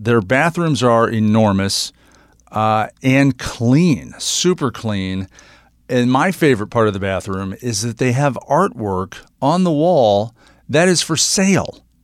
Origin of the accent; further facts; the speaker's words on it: United States; So I'm born and raised in America, and I'm used to that.